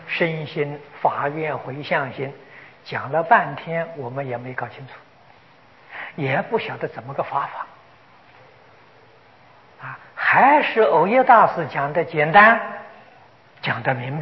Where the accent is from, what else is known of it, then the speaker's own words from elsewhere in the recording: China; 我们中国人常讲一心一意，这个意象就是这个意思啊。